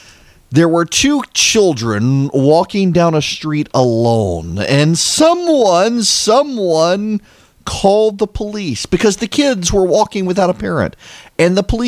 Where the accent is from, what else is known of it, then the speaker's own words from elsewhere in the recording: Dubai, United Arab Emirates; I grew up in Dubai, and we lived in a very safe, well, we didn't live in a gated community at all. We lived out in the middle of the city, but it was a subdivision of sorts of American families.